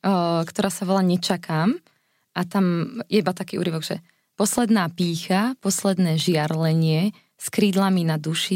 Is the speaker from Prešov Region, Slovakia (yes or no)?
no; Považská Bystrica, Trenčín Region, Slovakia; My sme susedky z Povazkej Bystrice vlastne.